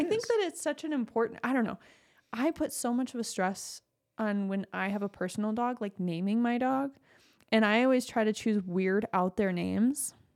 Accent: Michigan, United States; Because we're from Michigan, so we don't really have any.

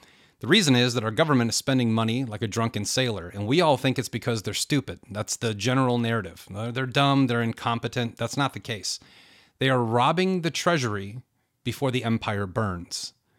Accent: United States; I am an American. I am formally a Republican. I am a true independent.

